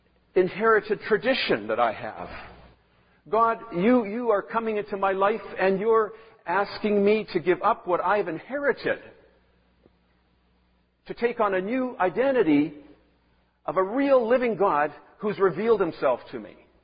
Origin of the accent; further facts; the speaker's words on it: Vancouver, British Columbia, Canada; born there; The reason I was born in the Vancouver General Hospital was my mother was there at the time.